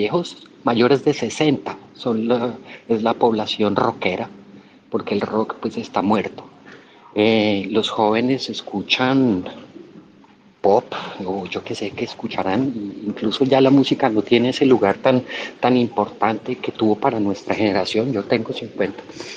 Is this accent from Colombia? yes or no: yes; Colombia; Yo soy colombiano, perdón.